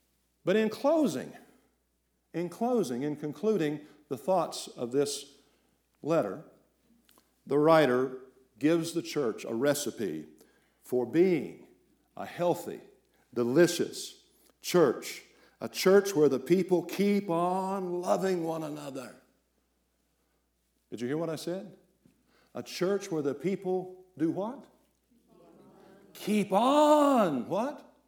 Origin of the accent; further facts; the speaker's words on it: Virginia, United States; But I'm not from the Southwest. I think they must be big in the Southwest. Back in Virginia, we didn't have buttermilk pies.